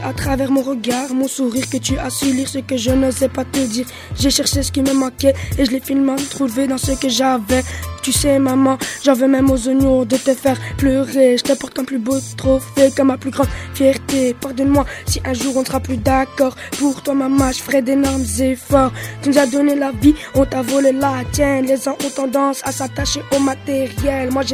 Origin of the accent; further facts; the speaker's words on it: Brussels, Belgium; Je viens des quartiers de Bruxelles. J'ai 15 ans, enfin, je vais avoir 15 ans.